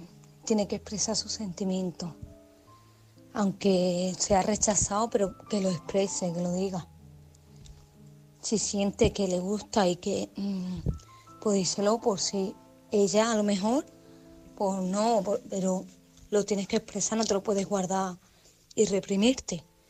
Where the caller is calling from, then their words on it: Málaga, Andalusia, Spain; de Málaga.